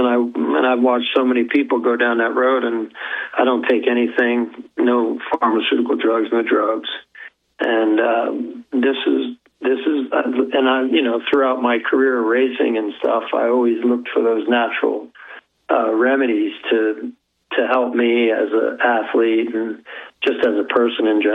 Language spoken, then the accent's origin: English; New Jersey, United States; now in Colorado, United States; I'm originally from New Jersey, so it's a high cancer rate from where I'm from.